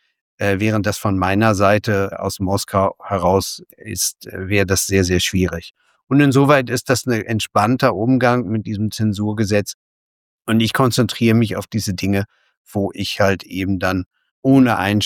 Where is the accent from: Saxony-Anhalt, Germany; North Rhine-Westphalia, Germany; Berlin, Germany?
Berlin, Germany; Also zum Beispiel ist in meinem Heimatort Berlin